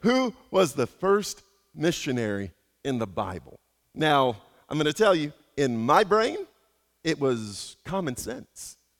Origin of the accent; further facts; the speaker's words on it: Venezuela; also born or lived in Kentucky, United States / Ecuador; I was born in Kentucky, but, you know, went to Ecuador, reassigned to Venezuela. That's where I spent most of my time.